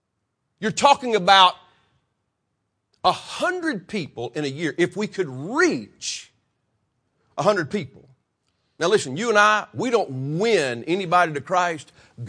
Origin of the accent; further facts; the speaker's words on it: Decatur, Alabama, United States; I'm from Decatur, Alabama. Anybody know where Decatur, Alabama is?